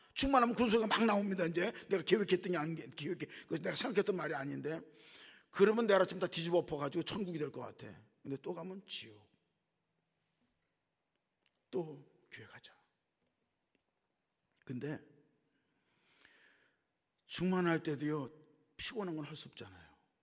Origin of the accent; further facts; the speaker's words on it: North Korea; now in South Korea; 이북 사람이 아니니까 모르지. 난 이북 사람이야.